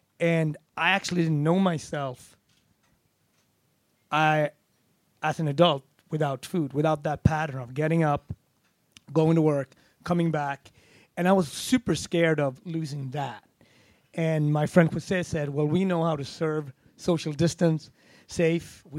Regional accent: Sweden; No, I'm from Sweden. Oh, the cheese there is great. No, I'm from Sweden.

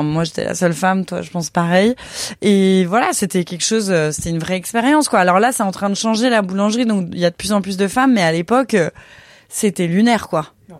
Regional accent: Lyon, Auvergne-Rhône-Alpes, France; parce que moi je suis lyonnaise à la base

